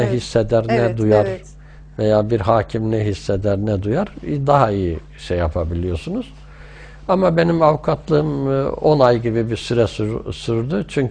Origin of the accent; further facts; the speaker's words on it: Tokat, Turkey; Ben Tokat doğumluyum. Lise öğrenimine kadar Tokat'ta kaldım.